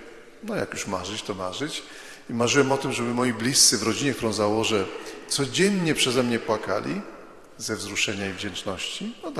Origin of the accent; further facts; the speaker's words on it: Radom, Masovian Voivodeship, Poland; gdzieś tam pod Radomiem, bo pochodzę z Radomia